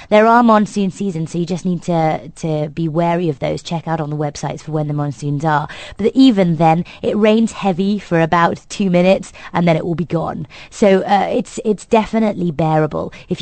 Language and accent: English; Malaysia; What I would recommend as a Malaysian is that once you get into KL, you then take a very short flight up to Langkawi